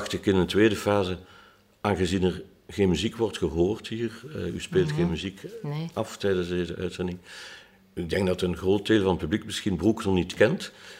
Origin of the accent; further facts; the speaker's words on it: Ghent, East Flanders, Belgium; born there; Ik ben in Gent geboren